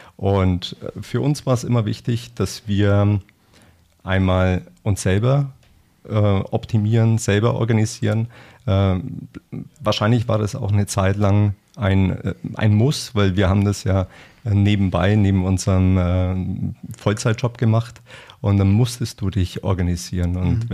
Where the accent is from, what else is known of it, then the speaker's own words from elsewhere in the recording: Nuremberg, Bavaria, Germany; born there; now in Regensburg, Germany; Ich bin 46 Jahre alt, verheiratet, habe 3 Kinder, lebe in Regensburg oder bei Regensburg und bin ursprünglich oder gebürtiger Nürnberger